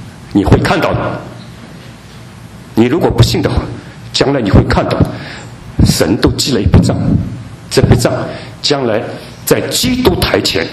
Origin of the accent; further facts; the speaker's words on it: China; now in United States; 我认识了两位弟兄，都是大陆人，因为我是自己来自大陆，所以我对大陆的弟兄姐妹非常关心，我很想了解这个他们的成长。